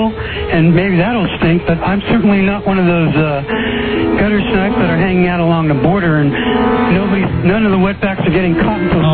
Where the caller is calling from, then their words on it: Sacramento, California, United States; I know these things because I'm calling from Sacramento.